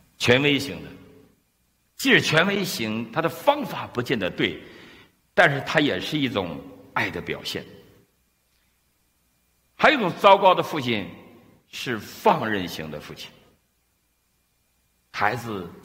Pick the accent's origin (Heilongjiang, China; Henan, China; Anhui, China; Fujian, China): Heilongjiang, China; Harbin; 是我们哈尔滨的吧，哈尔滨老乡